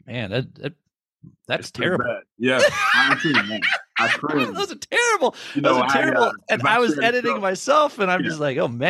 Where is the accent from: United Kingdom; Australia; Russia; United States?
United States; Minnesota; When you're nice, that's what I'm from Minnesota. That's what we're called, Minnesota nice.